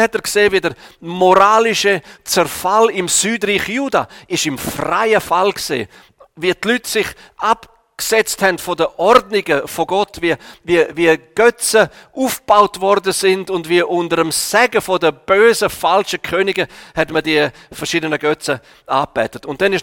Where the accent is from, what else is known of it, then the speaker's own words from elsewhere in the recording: Switzerland; darum dürfen wir auch als Schweizer, dürfen wir zwischendurch ein bisschen heilig verrückt sein.